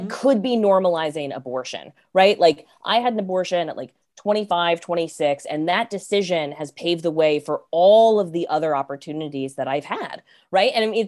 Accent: North Carolina, United States; I grew up in North Carolina under the Bush administration's abstinence-only education, right?

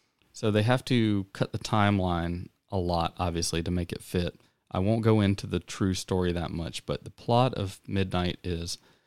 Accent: the South, United States; I grew up in the South.

